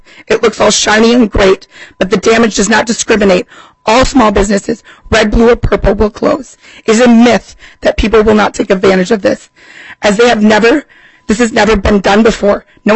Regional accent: Rochester, United States; from Rochester.

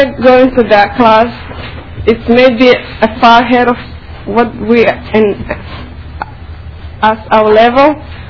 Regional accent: Somalia; moved away; also born or lived in Kenya; I am from Somalia, and I left my country because of their school. There was a war, and I lived in Kenya

